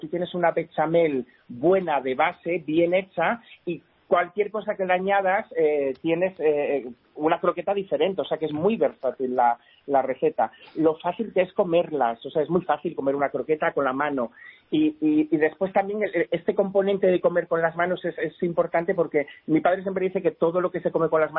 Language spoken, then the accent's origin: Spanish; Asturias, Spain; Pero yo, como buen asturiano